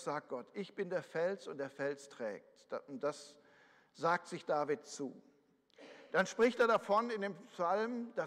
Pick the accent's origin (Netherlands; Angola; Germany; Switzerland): Germany; North Rhine-Westphalia; born there; Ich bin im Ruhrgebiet geboren.